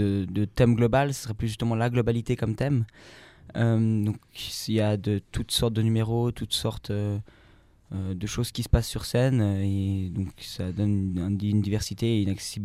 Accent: Geneva, Switzerland; Nous, on vient donc de Genève.

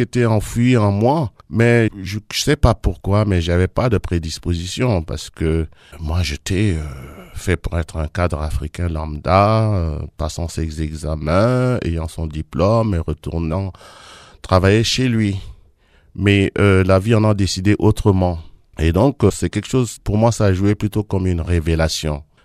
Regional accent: Chad; Donc, je suis un natif du Tchad, c'est-à-dire que je suis né là-bas dans la brousse, dans la savane, il y a quelques années.

